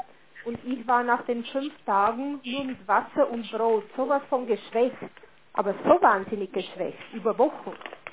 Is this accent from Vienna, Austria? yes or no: no; Tyrol, Austria; Und es kann Hochwasser, eine Lawinenkatastrophe bei uns in Tirol oder alles Mögliche sein, gell?